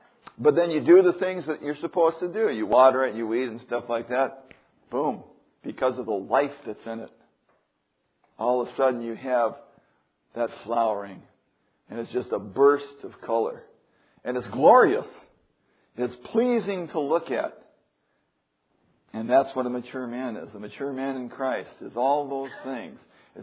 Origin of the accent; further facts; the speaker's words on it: California, United States; now in Virginia, United States; And I'm from California, so when we get azaleas, our azaleas don't bloom like they do here in Virginia.